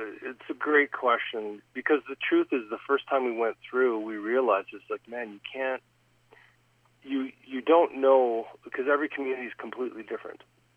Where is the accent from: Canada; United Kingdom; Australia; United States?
Canada; Red Deer, Alberta; I grew up in Red Deer, Alberta, away from any sort of Indigenous roots.